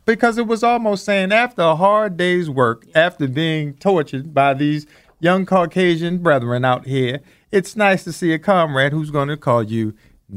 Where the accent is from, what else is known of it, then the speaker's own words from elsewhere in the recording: Randallstown, Maryland, United States; We was in the mid-60s. In the early 70s, Randallstown, Deer Park.